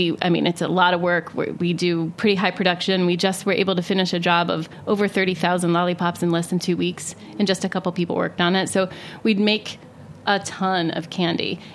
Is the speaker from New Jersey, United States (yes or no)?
no; Ohio, United States; I grew up in Ohio and took a lot of road trips between Ohio and to various places in the South.